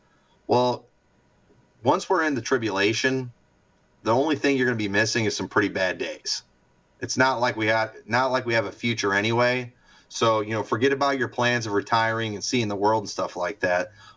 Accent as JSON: {"language": "English", "country": "United States", "said": "But as an American, I would prefer to see our own country rise up against the government and overthrow those leaders."}